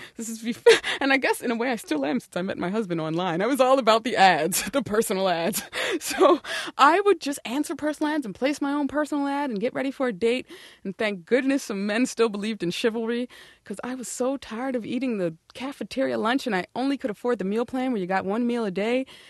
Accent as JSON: {"language": "English", "region": "East Coast", "country": "United States", "said": "Well, I'm from the East Coast, and meeting just means you're having a little meet and greet."}